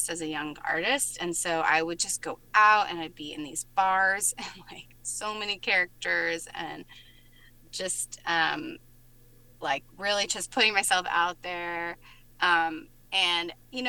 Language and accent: English; Appalachia, United States; especially because I was from Appalachia and like that wasn't in the air where I came from.